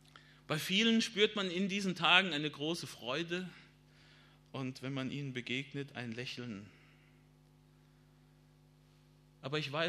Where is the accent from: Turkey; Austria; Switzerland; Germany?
Austria; Tyrol; die wir als Tiroler jetzt im nächsten Jahr mit einem 200-jährigen Gedenktag feiern